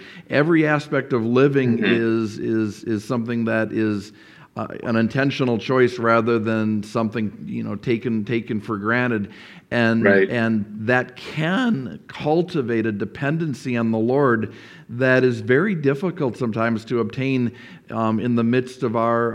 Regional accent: Minneapolis, Minnesota, United States; my hometown, Minneapolis, is I think the largest city in the United States that doesn't have a Calvary

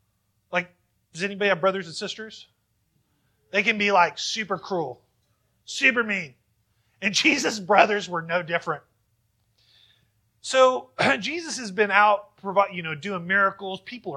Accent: California, United States; I mean, I'm from California, so it definitely sounds like it's from the country. So already it's off the table for me. But you know, as you live in Kansas as long as I have

